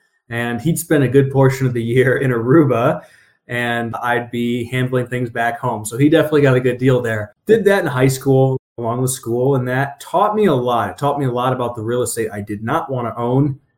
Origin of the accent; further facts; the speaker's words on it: Ohio, United States; now in Colorado, United States; I'm originally from Ohio. I live in Colorado, but grew up in rural Ohio. I joke that I grew up in a cornfield.